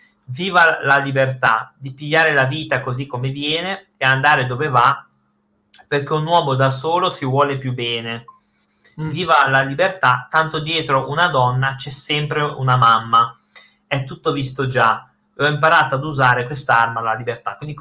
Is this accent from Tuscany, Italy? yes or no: yes; Siena, Tuscany, Italy; No, ma io non sono né di Livorno né di Bologna, sono di Siena.